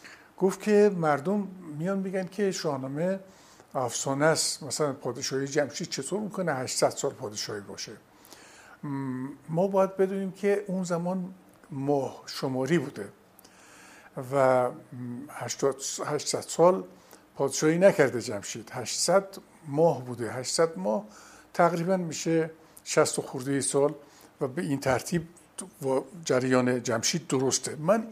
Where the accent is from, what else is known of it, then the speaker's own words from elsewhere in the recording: Neyshabur, Razavi Khorasan, Iran; born there; در نیشابور بودم.